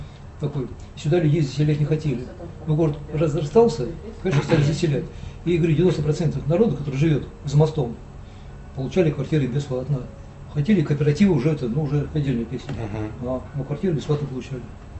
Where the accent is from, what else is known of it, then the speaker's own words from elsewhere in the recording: Moscow, Russia; я коренной, я жил в центре, потом сюда переехал в 81 году. Этот район просто на моих глазах строился.